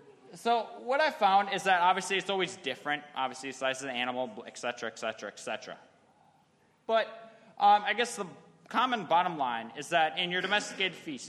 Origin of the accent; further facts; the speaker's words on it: Minnesota, United States; now in Alaska, United States; And everything in Alaska compared to my home state of Minnesota is fantastically better.